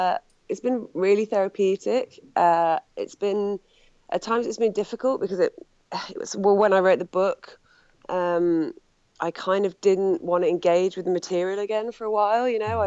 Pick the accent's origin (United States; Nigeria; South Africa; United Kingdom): United Kingdom; England; I grew up in the Midlands